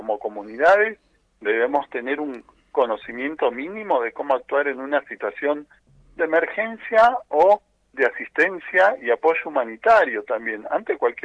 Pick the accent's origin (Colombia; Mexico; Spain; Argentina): Argentina; San Luis; a San Luis, que como ustedes saben es mi patria chica dentro de Argentina